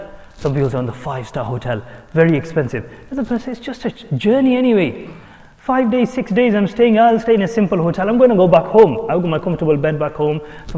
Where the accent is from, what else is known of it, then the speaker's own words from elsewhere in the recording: United Kingdom; We are now British. Our study is a British born, British bred.